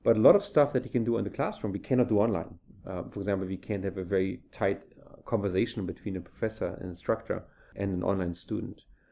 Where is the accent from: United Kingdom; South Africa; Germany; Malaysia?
Germany; now in United States; I came from Germany, which is a bit more traditional in its way of thinking